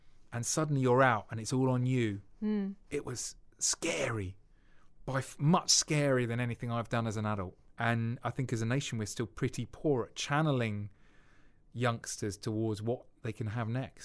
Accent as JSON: {"language": "English", "country": "United Kingdom", "said": "I think people are too private, and we're too British in many ways, and we need to discuss this."}